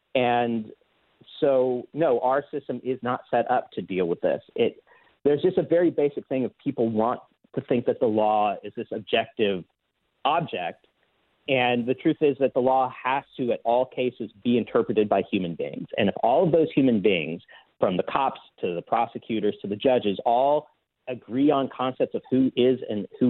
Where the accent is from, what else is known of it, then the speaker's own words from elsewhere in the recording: the Ozarks, United States; I'm from the Ozarks and he's from, rural Virginia.